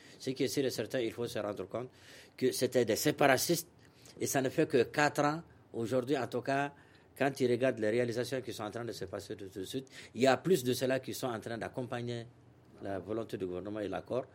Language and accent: French; Mali; Donc théoriquement, nous sommes des Maliens.